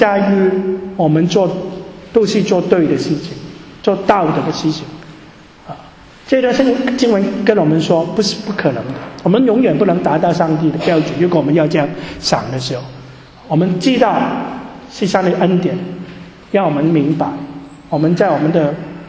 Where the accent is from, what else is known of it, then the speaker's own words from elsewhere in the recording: Hong Kong; 我们香港人呢是讲中文也不灵光，所以呢就有些时候呢讲中文又还加点英文